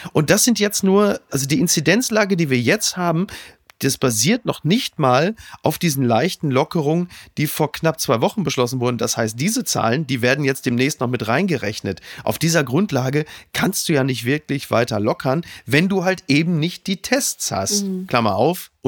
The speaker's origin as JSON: {"language": "German", "country": "Germany", "said": "uns Deutschen geht es ja ge"}